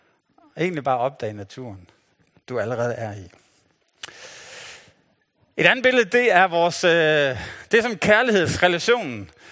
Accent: Nykøbing Mors, North Denmark Region, Denmark; Jeg er vokset op i Nykøbing Mors. Det er mega langt væk. Men det er et mega smukt sted. Så det er omkring Limfjorden. Og jeg boede helt ned til vandet.

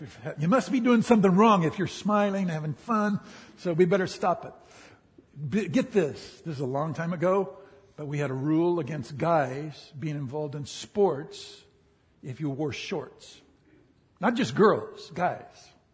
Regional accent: United States; now in Africa; Though we're Americans from Texas and California, we are called to Africa forever and ever.

